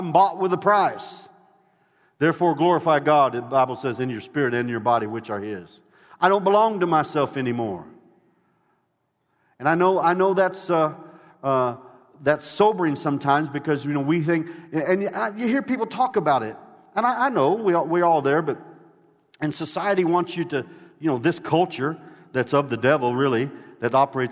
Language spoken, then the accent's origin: English; Illinois, United States; I mean, I grew up in Illinois. In central Illinois, I'd go out in the winter and scoop the snow off the driveway just to shoot baskets.